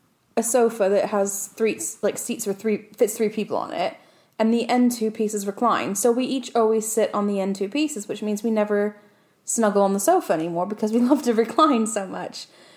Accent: England, United Kingdom; So I'm sure that projects, I'm being English, projects.

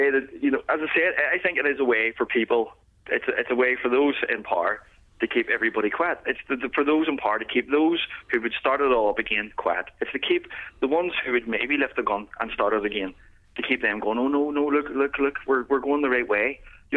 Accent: Ireland; I'm Irish. I see myself as Irish, but I don't hate people because they're not. It's just my culture.

